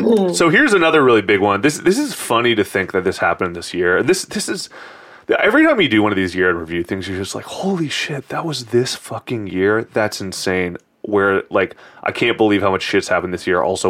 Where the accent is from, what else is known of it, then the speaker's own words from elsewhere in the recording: San Francisco, California, United States; Growing up in San Francisco.